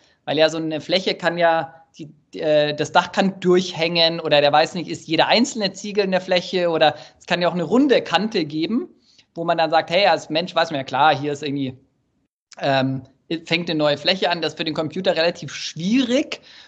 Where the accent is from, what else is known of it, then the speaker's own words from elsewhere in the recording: Munich, Bavaria, Germany; Ja, ich komme ursprünglich aus München, man hört es mir irgendwie nicht